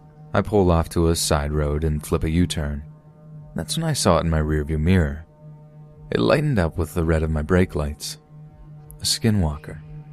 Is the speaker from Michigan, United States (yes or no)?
yes; Michigan, United States; moved away as an adult; I'm from Michigan, however I joined the Army when I was 21 and got stationed out in Colorado.